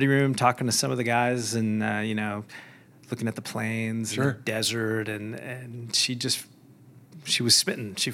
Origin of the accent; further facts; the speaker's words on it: Rochester, New York, United States; I am from the East Coast, moved around a little bit, but went to high school in Rochester, New York.